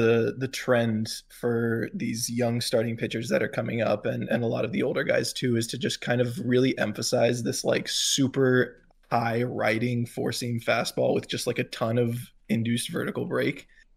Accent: Florida, United States; I grew up sort of around that area, not exactly in the Tampa St. Pete area, but close enough.

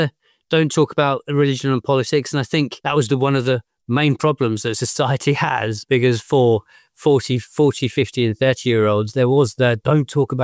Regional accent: Canterbury, South East England, United Kingdom; also born or lived in Dover; I was born in Dover in 76, slowly moved to the north of Kent through Whitfield, Shepherdswell, and then moved into Canterbury in the 80s. I moved into a house that's in the division that I represent, and my mum still lives in that house.

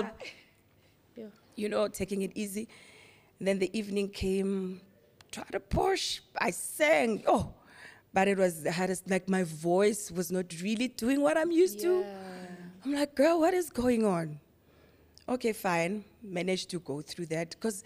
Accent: Pretoria, Gauteng, South Africa; Yes, I'm from Pretoria.

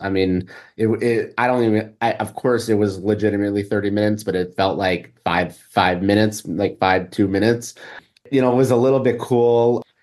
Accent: New York, United States; I'm originally from Long Island, so not a lot of type of culture in Long Island.

